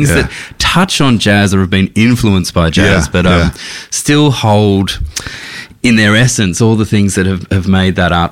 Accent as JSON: {"language": "English", "town": "Newcastle", "region": "New South Wales", "country": "Australia", "tie": "born or raised there", "lives_now": "Melbourne, Australia", "said": "I was growing up in Newcastle, actually, up north."}